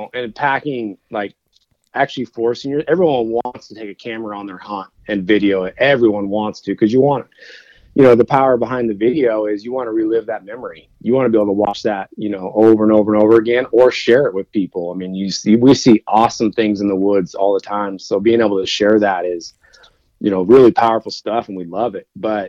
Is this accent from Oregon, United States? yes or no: yes; Oregon, United States; Actually, surprisingly, I grew up in Oregon, so I was bow hunting Roosevelt elk.